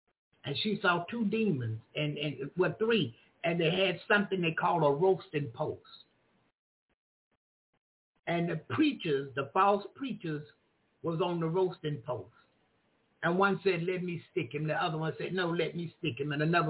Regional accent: Jacksonville, Florida, United States; I'm from Jacksonville, Florida. It's a church on every corner, it appears.

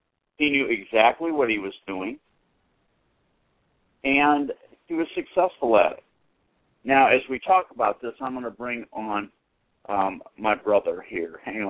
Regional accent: Boston, Massachusetts, United States; But I grew up in Boston, and it used to get dark at 4:15 in the afternoon.

